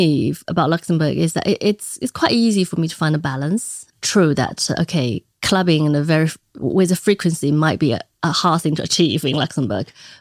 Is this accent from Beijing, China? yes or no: yes; Beijing, China; English is a second language; also born or lived in United Kingdom; I am from China and I lived my whole sort of career life in China, except for a brief period of time I was studying in the UK. And my job has always been in China and I always made my career and my life in Beijing.